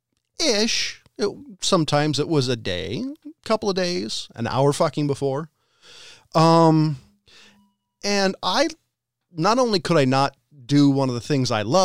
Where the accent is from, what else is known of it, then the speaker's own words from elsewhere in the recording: California, United States; We're all from Northern California, or Southern California, being for Ryan. We're all California people